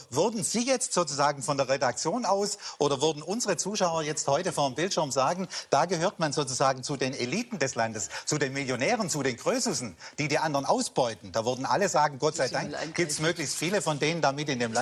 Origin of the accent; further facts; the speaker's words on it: Ehingen, Baden-Württemberg, Germany; Ich kenne auch den Anton Schlecker aus meiner Jugend in Ehingen an der Donau